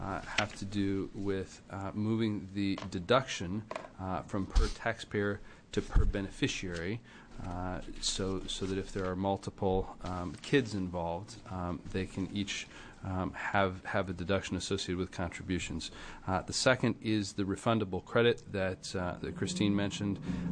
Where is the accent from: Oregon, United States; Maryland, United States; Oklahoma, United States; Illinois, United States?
Oregon, United States; Beaverton; from Beaverton.